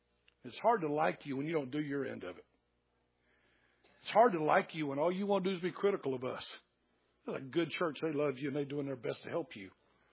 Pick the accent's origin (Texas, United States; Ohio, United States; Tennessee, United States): Tennessee, United States; McEwen; also born or lived in Nashville; I grew up in McEwen, Tennessee. That's the place I lived the longest. I was born in Nashville and lived all over the middle Tennessee, but I spent 7th grade through 12th grade in one place.